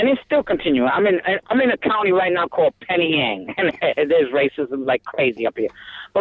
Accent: New York City, New York, United States; I was born in 1964. I'm 54 years old. And I grew up with racism in New York City.

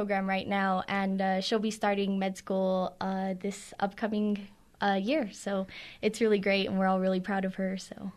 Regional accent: Santa Teresa, New Mexico, United States; I'm from Santa Teresa, New Mexico, which is right on the border of El Paso.

